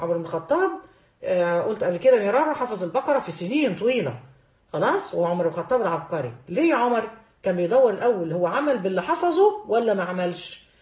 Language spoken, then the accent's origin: Arabic; Egypt